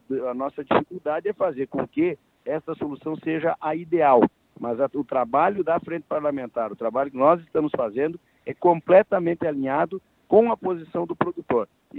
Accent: Brazil; quem vai resolver os problemas do Brasil somos nós, brasileiros, todos unidos.

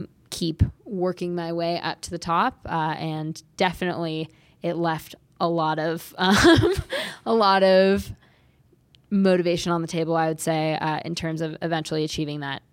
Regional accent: Kentfield, California, United States; I grew up in Kentfield, California, at the base of Mount Tam, where mountain biking was invented.

